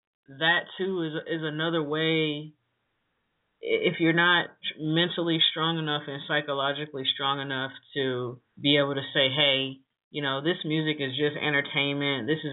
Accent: Lorain, Ohio, United States; I'm born and raised in Ohio, born and raised in Lorain, Ohio

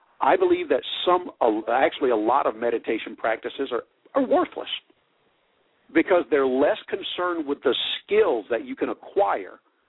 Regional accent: the South, United States; I say y'all. I'm from the South.

